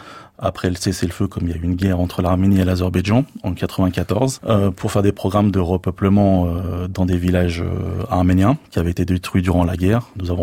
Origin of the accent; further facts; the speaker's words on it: Décines, Auvergne-Rhône-Alpes, France; J'ai toujours été un militant associatif au sein de la communauté arménienne. Je suis originaire de Lyon, d'une ville de la banlieue de Lyon qui s'appelle Décines, où qui existe une grosse communauté arménienne.